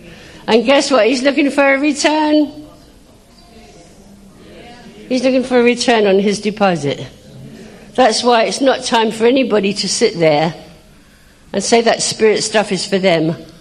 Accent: England, United Kingdom; now in Macon, United States; And they like me because I'm different, you know, very English

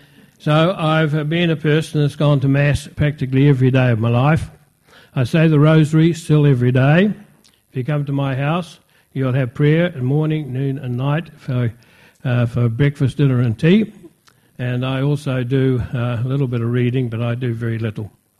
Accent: Invercargill, Southland, New Zealand; born there; also born or lived in Auckland; I was born in Invercargill in 1929, 6 o'clock in the morning. And when I was 11, 12, 13, I went away to be a Marist Brother in Auckland.

